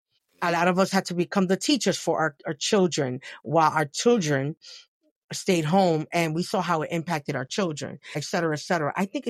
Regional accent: New York, United States; Listen, I'm a New Yorker. We're part of the pause game.

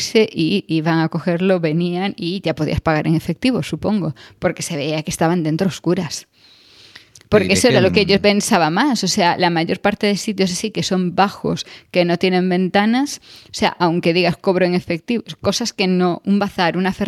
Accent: Galicia, Spain; yo es que soy gallega y tengo la costumbre de tener la nevera llena

